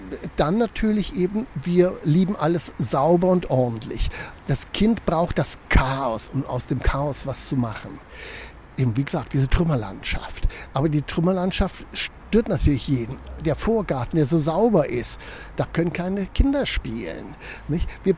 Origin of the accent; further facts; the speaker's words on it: Wuppertal, North Rhine-Westphalia, Germany; born or raised there